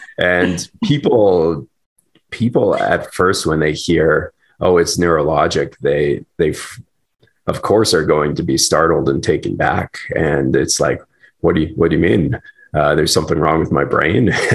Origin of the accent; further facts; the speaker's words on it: Alberta, Canada; also born or lived in Australia / Japan; I'm originally from Alberta, Canada, and I'm back in Alberta now.